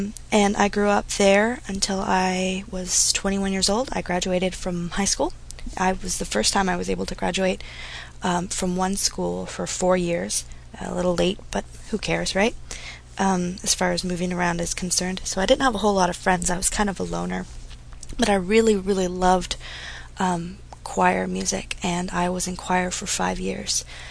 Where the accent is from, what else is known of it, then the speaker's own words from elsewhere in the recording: Portland, Oregon, United States; born there; Well, originally I was born in Portland, Oregon. My parents moved us around a lot, me and my little sister.